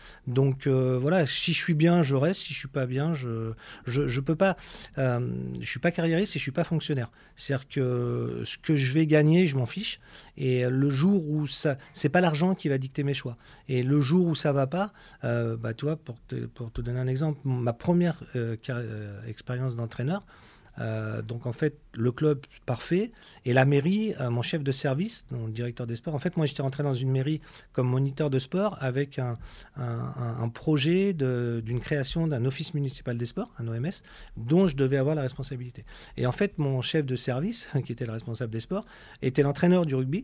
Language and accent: French; Deauville, Normandy, France; Ouais, alors moi je suis de Deauville, oui. Donc la plus belle ville du monde. Et donc je suis Deauvillé.